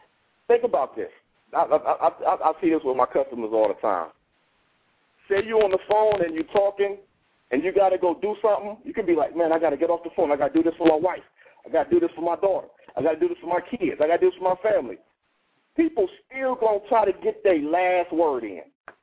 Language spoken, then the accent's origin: English; Columbus, Ohio, United States; I'm from Columbus, Ohio.